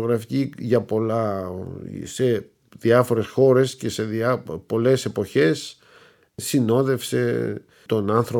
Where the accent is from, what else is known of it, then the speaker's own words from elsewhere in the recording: Peloponnese, Greece; born there; Έλληνας, που γεννήθηκα στην Πελοπόννησο, που σπούδασα στην Αθήνα, που μιλάω την ελληνική γλώσσα, η οποία ήταν και η μόνη γλώσσα που ήξερα και μίλαγα, και τότε μάθαινα και γαλλικά.